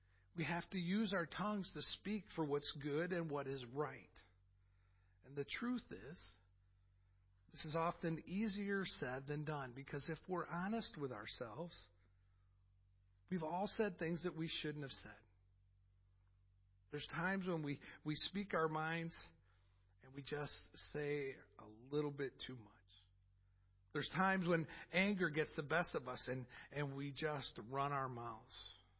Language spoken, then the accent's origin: English; Chicago, Illinois, United States; How about, I'm from the Chicago area. How about the Great Chicago Fire in 1871?